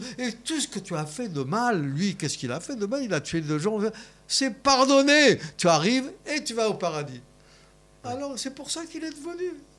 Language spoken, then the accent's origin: French; Paris, Île-de-France, France; Oui, oui, entre Belleville et Ménilmontant. Moi, je suis né là, et j'étais à l'école là.